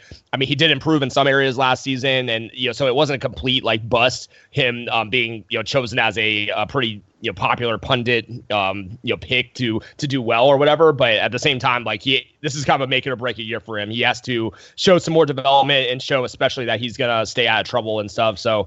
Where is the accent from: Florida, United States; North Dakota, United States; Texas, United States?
Florida, United States; Tampa; let's go to my hometown team, the Buccaneers